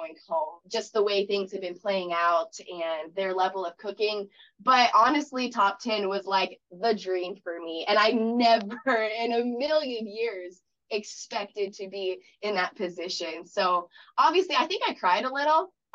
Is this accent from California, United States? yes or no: no; Alaska, United States; I'm supposed to use the king crab. I'm from Alaska.